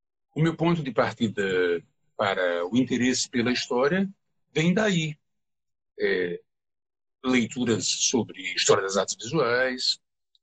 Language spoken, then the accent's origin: Portuguese; Natal, Rio Grande do Norte, Brazil; now in São Paulo, Brazil; Eu morava em Natal na minha juventude, vim morar em São Paulo em 1970, e era uma cidade menor do que hoje